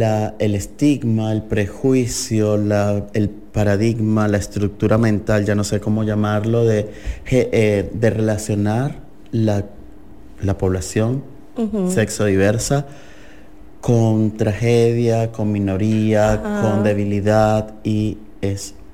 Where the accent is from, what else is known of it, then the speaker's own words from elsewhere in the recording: Venezuela; moved away; Bueno, soy venezolano, como por si no lo había notado por el acento.